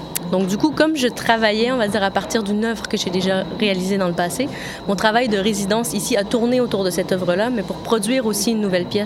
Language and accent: French; Quebec, Canada; moved away as an adult; now in France; en résidence à l'être-lieu ici depuis le 15 septembre. Je suis québécoise d'origine. Je suis venue en France pour faire mes études au Frénois à Tourcoing. En 2010-2012, donc ça fait un peu plus d'un an que je suis diplômée. Et depuis, je suis dans la région